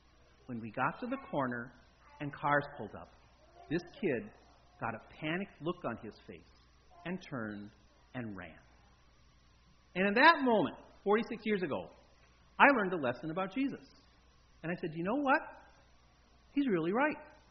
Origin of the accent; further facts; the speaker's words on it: Minneapolis, Minnesota, United States; But I grew up in Minneapolis, and I was walking to confirmation that day, a seventh grader